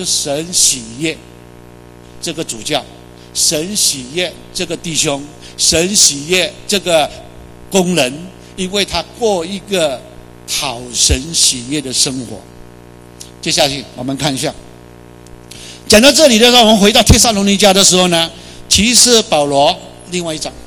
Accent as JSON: {"language": "Chinese", "country": "China", "said": "今天我是中国人"}